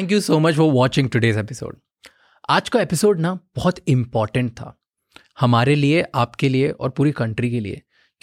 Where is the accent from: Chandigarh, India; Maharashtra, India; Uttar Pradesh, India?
Maharashtra, India; Mumbai; मैं बॉम्बे से हूँ, तो बॉम्बे में बहुत गड्ढे हैं